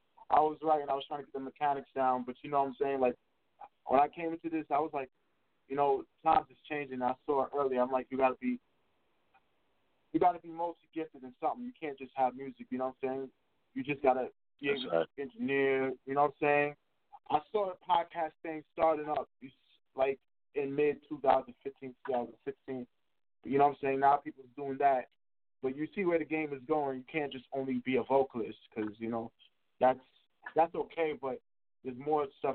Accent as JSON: {"language": "English", "town": "Brooklyn", "region": "New York", "country": "United States", "said": "Yeah, man, I'm from Brooklyn, New York."}